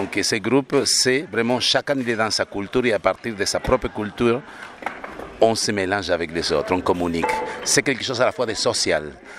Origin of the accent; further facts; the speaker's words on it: Argentina; Moi, je suis de l'Argentine.